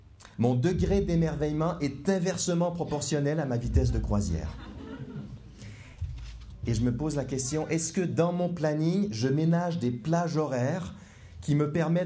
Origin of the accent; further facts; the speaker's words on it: Quebec, Canada; accent: Quebec French; moved away; entendre un accent québécois ce soir. Mais après plus de 10 ans d'exil, il ne reste pas grand-chose de mon accent.